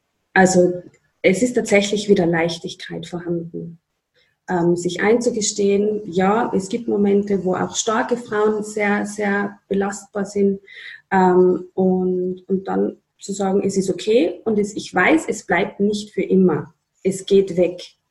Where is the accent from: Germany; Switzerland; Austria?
Austria; Upper Austria; in meiner Heimatgemeinde nach Oberösterreich